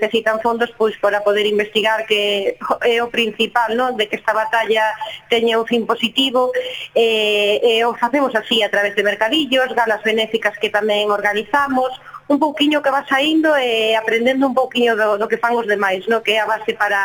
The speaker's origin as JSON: {"language": "Galician", "town": "A Coruña", "region": "Galicia", "country": "Spain", "said": "Eu non as coñecía porque eu son de Coruña"}